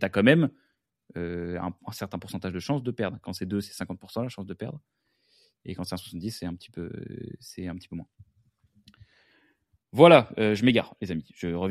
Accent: Versailles, Île-de-France, France; Ouais, j'ai grandi à Versailles, il y a quoi, là.

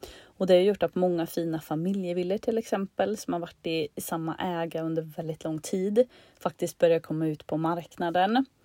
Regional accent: Värmland, Sweden; Ja, men jag är född och uppvuxen i Värmland först och främst, så att jag har familjen och alla vänner här.

